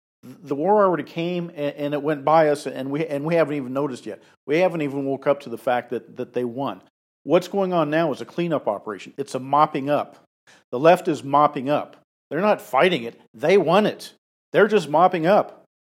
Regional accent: Seattle, Washington, United States; I grew up in Seattle. I loved Seattle, past tense. It used to be an absolutely gorgeous, beautiful city.

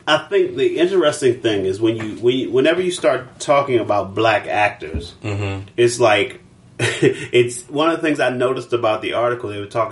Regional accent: Baltimore, Maryland, United States; But it's like, with, you know, because I'm also from Baltimore

